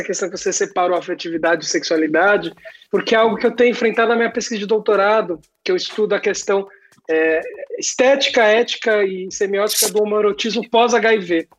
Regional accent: Santos, São Paulo, Brazil; Para mim, na minha adolescência, eu sou de Santos

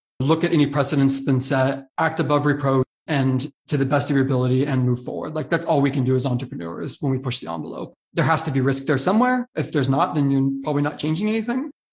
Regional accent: United States; Like, I'm an American. I think it's really sad that the United States is missing out on this by not giving guidance.

